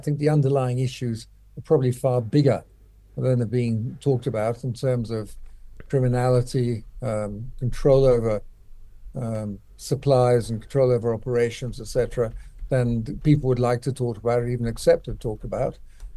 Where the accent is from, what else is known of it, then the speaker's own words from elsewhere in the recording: South Africa; trust in our basic capabilities as South African to actually perform well.